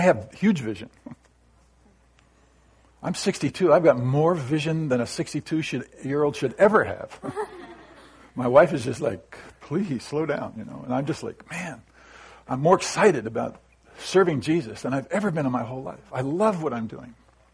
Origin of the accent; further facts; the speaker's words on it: United States; I would say one of our strengths in America is we are initiative-taking.